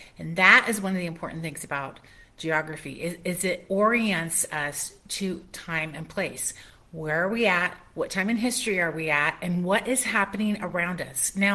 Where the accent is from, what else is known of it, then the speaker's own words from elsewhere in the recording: Cincinnati, Ohio, United States; I grew up near Cincinnati, Ohio.